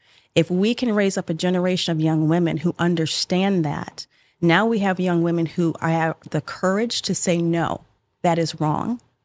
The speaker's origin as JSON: {"language": "English", "region": "Michigan", "country": "United States", "tie": "born or raised there", "said": "Because I grew up in Michigan. Mm-hmm. Yeah. So there's not a lot of bull riding going on right. in Michigan."}